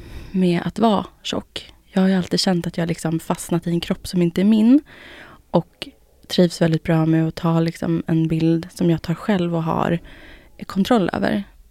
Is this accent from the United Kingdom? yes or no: no; Finland; Jag är finne då om någon undrar.